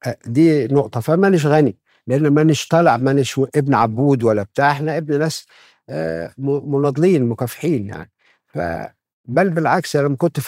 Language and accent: Arabic; Sanhut, Sharqia Governorate, Egypt; عامل مدارس في سنهوت في قريتي مجانيه